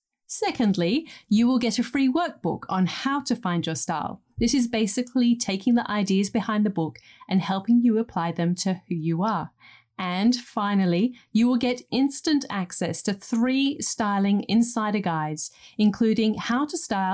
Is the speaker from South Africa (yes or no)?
no; England, United Kingdom; I grew up in England in the 1980s